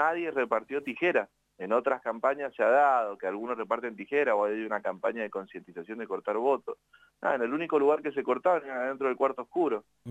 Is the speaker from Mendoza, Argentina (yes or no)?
yes; Mendoza, Argentina; porque yo soy mendocino también y yo no soy gorilita